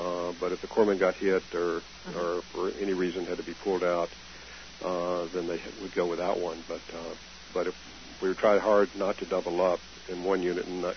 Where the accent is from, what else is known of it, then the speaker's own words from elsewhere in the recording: Arkansas, United States; I had one when I was growing up in Arkansas, and Lake Chico, and sort of got used to it.